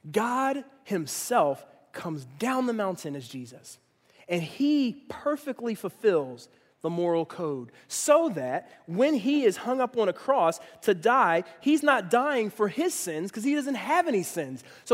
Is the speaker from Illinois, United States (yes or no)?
no; Philadelphia, Pennsylvania, United States; And I grew up in Philly, so I actually am related to people who do have that story.